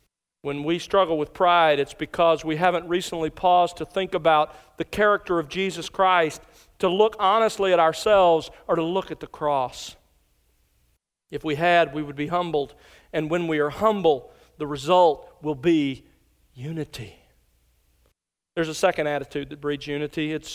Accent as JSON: {"language": "English", "region": "Alabama", "country": "United States", "tie": "born or raised there", "said": "When I was growing up in South Alabama, my whole life at home, we always had a bulldog."}